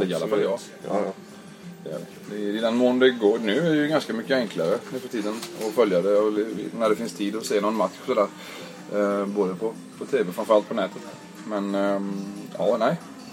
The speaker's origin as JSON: {"language": "Swedish", "town": "Karlskrona", "region": "Blekinge", "country": "Sweden", "tie": "born or raised there", "lives_now": "Germany", "said": "Kommer från Karlskrona, där jag är född och uppvuxen."}